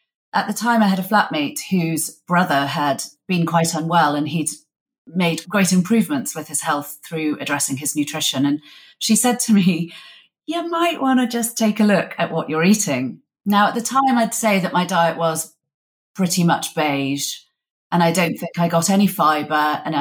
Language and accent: English; North East England, United Kingdom; So I grew up in Northumberland in the countryside.